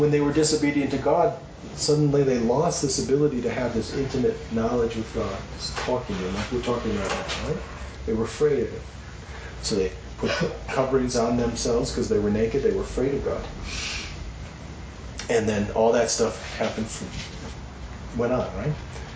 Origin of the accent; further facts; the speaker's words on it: Ireland; Well, I'm Irish.